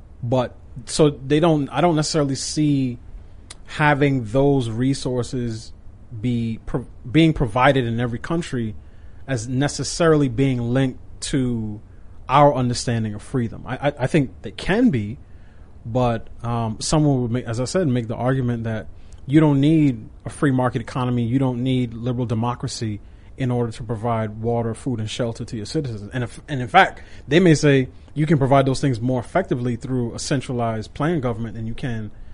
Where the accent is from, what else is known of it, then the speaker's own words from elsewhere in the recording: New York, United States; I grew up in New York. I had a very, very different relationship with guns